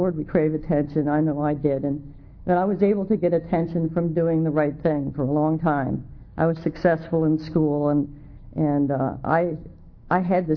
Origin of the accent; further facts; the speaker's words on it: Michigan, United States; I grew up in Michigan, and the drinking age was 21.